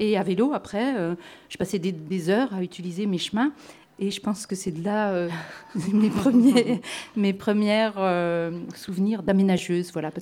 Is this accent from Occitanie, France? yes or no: no; Grand Est, France; moi, je ne suis pas du midi de la France, je suis des Vosges, des montagnes.